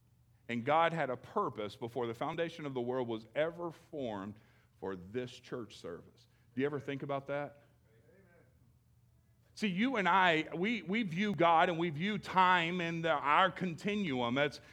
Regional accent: Jackson, Tennessee, United States; now in Goshen, United States; I grew up in Jackson, Tennessee, started riding on the church bus when I was 10 years old. I didn't really come from anything, trailer parks, and that was my lot in life.

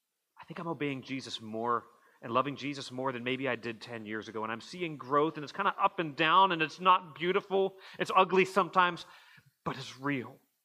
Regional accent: Arizona, United States; now in Mobile, United States; Where I grew up in Arizona, I think probably similar climate to what ancient Israel had compared to what we have.

